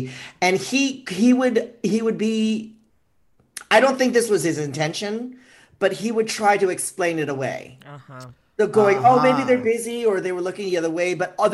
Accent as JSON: {"language": "English", "town": "San Francisco", "region": "California", "country": "United States", "tie": "born or raised there", "said": "I grew up in San Francisco. I was bused."}